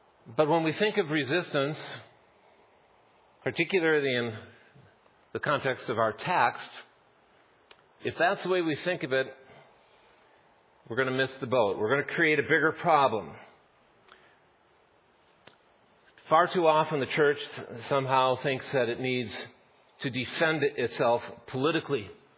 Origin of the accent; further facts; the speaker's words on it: Minnesota, United States; accent: Minnesota; Okay, I'll get all the laughs now with my Minnesota accent.